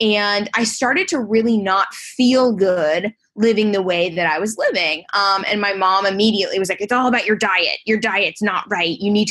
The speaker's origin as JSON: {"language": "English", "country": "France", "said": "I happen to be French and my mom was born and raised in France."}